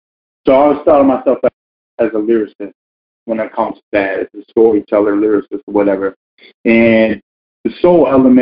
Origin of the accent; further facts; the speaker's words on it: the South, United States; Soul food from the South. I'm from the South.